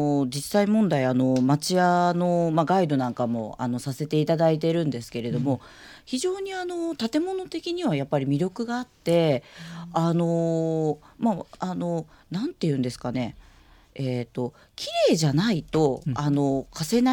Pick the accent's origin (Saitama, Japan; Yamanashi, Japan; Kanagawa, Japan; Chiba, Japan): Kanagawa, Japan; Kawasaki; まあ、あのまあたまたまちょっと川崎出身なので、